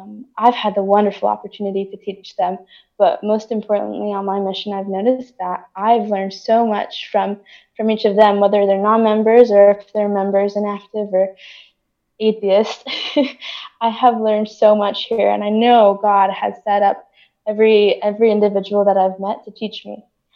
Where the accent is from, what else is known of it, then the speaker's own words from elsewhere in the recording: Utah, United States; I grew up in Utah, so I heard a lot of people say like they know the Book of Mormon is true